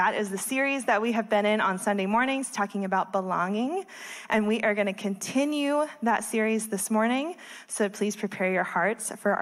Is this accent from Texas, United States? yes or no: yes; Texas, United States; Relative, I'm from Texas. I understand my Texas friends, this is not hot.